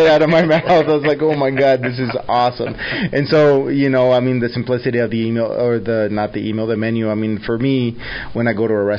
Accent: Texas, United States; So I'm a transfer from Texas originally.

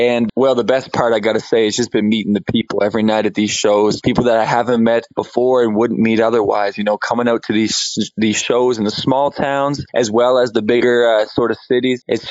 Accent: Winnipeg, Manitoba, Canada; I'm from Winnipeg, and I got my band there

